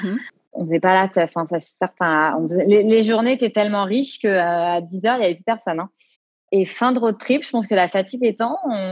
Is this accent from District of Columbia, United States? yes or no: no; Miami, Florida, United States; Mais vous venez d'où ? Bah, on vient de Miami.